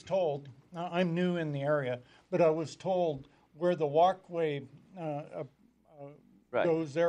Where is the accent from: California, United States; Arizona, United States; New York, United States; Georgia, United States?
California, United States; I'm a chaplain from Northern California. I lost everything in the campfire.